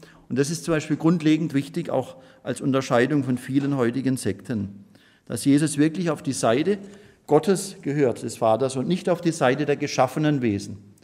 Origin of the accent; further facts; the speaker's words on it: Baden-Württemberg, Germany; etwa in Baden, wo ich herkomme